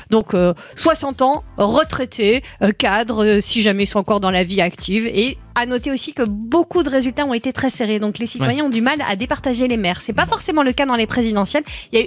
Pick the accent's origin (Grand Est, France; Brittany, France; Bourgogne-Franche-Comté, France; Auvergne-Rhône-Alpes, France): Grand Est, France; Chez nous en Alsace, le plus jeune maire